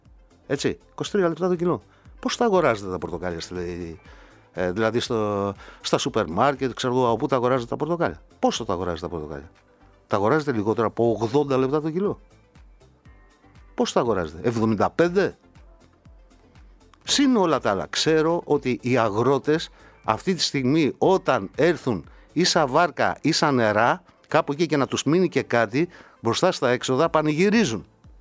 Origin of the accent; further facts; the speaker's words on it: Arta, Epirus, Greece; Κάποιοι από εσάς ξέρετε ότι είμαι από την Άρτα.